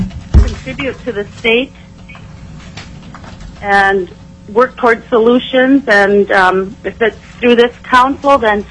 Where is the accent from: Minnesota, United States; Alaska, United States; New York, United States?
Alaska, United States; Savoonga; I'm a lifelong rural Alaskan. I'm originally from Savunga on St. Lawrence Island.